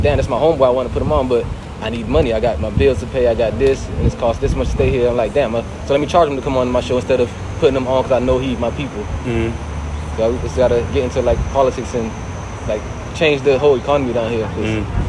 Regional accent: Little Haiti, Florida, United States; Little Haiti, it was filled with culture, like, filled with, like, Zoes on every corner. I never been to Haiti

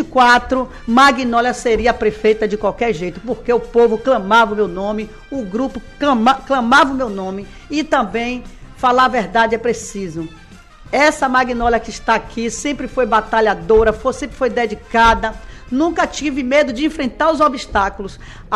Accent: Uruçuca, Bahia, Brazil; born there; a nossa amada Uruçuca, onde eu nasci

